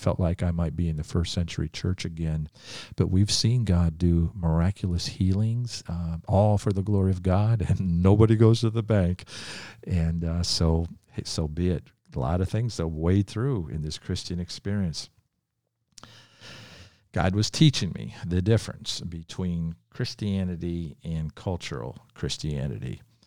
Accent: United States; because I'm from America doesn't mean I have extra power.

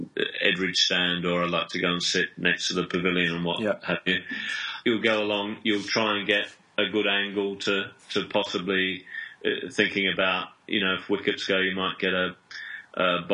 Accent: Australia; I did like cricket when I was growing up in Australia

